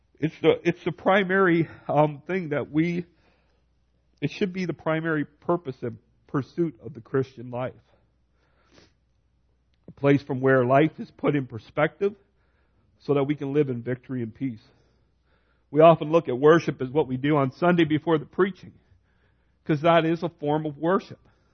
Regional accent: Canada; Our culture is so settled. We're so Canadian. God bless us.

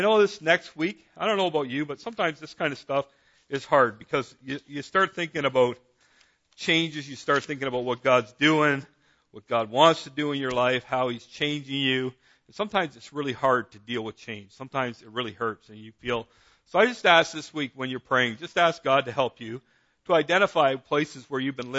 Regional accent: Dunnville, Ontario, Canada; born there; and I was born in Dunnville. I like a good rumble.

